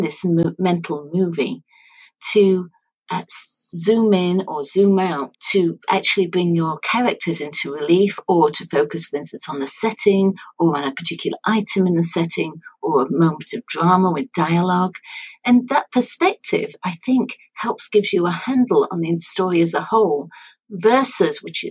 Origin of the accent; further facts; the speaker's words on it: Sheffield, Yorkshire and the Humber, United Kingdom; our heroes are leaving Sheffield in Yorkshire, which is my hometown, and going off to Europe to battle bad guys and ne'er-do-wells over there